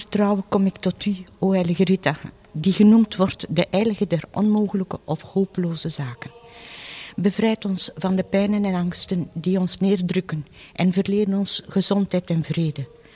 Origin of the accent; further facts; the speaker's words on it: Dendermonde, East Flanders, Belgium; Ja, ik ben afkomstig uit Dendermonde.